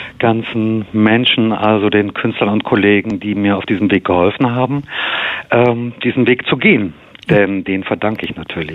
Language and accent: German; Bavaria, Germany; also born or lived in Italy; Na, ich bin ja in Italien und in Bayern aufgewachsen